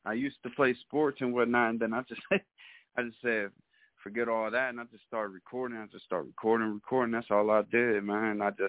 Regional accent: Pittsburgh, Pennsylvania, United States; I'm from Pittsburgh, PA.

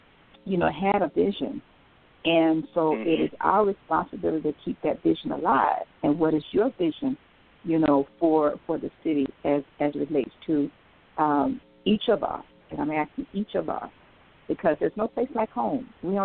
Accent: Riviera Beach, Florida, United States; You know, we are located in Palm Beach County, but we were born and raised in Riviera Beach, and God has blessed us.

